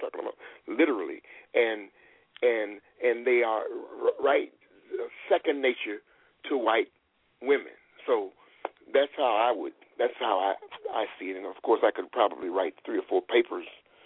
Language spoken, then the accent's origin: English; Washington, District of Columbia, United States; growing up in the nation's capital, born and raised in Washington, D.C.